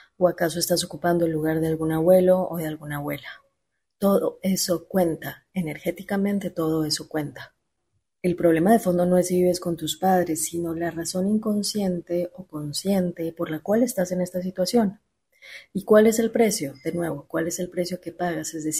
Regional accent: Colombia; now in Argentina; Yo vivo en Argentina. Yo soy colombiana y vivo en Argentina.

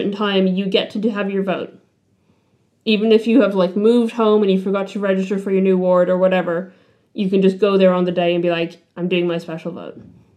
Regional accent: Ireland; moved away; I come from Ireland

